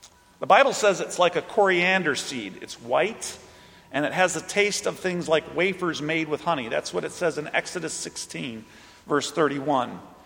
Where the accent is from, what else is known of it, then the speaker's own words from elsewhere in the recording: Missouri, United States; Growing up in Missouri, a state that isn't sure whether it's a Midwestern state or a Northern state or a Southern state, you will find yourself eating a variety of regional foods that have come from other places.